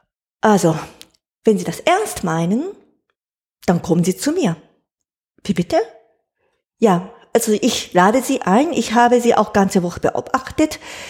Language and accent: German; Japan; German is a second language; moved away as an adult; now in Germany; Ich bin schon 10 Jahre in Deutschland, aber ich möchte die richtige hohe Küchenkunst von meiner Heimatland, die ich die ganze Zeit ignoriert habe, die möchte ich nochmal gründlich erlernen.